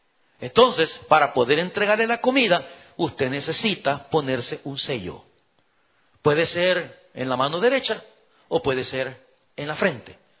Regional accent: El Salvador; ¿Sabe usted que en mi país, en El Salvador, en mi país, el año pasado, 2018, mataron a más de 6.000 personas en un año?

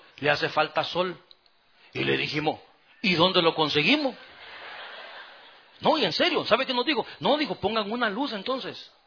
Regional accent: El Salvador; en mi país, en El Salvador, se habla así.

